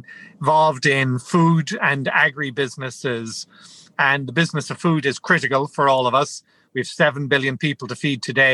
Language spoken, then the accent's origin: English; Ireland; also born or lived in France / Brazil; he had me work with him in Ireland, as you could tell from my accent. He had me work in France. I lived in France for 2 years. I lived in Brazil.